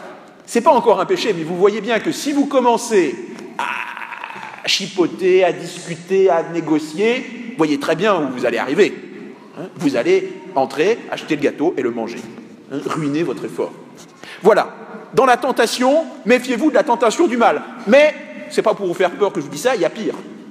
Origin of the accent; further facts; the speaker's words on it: Grand Est, France; moi je suis lorrain